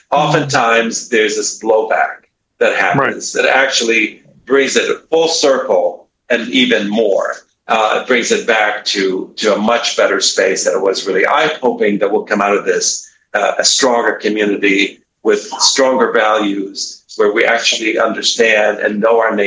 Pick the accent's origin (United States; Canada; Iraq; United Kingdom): Iraq; I come from Iraq, so even as a child I experienced this type of commando style crackdown.